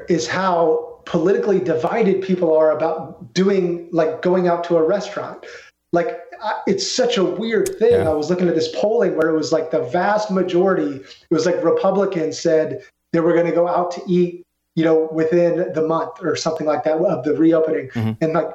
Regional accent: Texas, United States; I've been really happy as a Texan

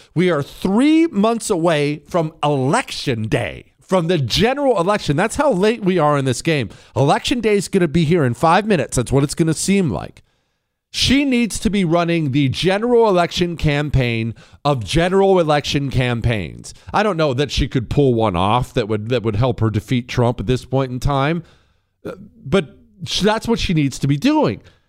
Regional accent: Montana, United States; Max Baucus, he was a senator from my home state, Montana, for ages

